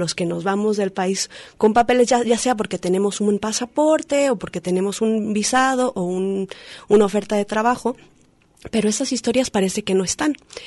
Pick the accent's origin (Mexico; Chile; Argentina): Mexico; Guadalajara, Jalisco; moved away; yo también como migrante, de alguna manera, yo también me salí de México, de Guadalajara